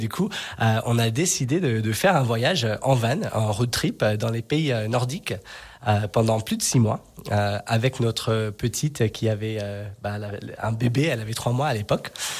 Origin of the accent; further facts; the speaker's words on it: United States; Du coup, moi, je suis américain, ouais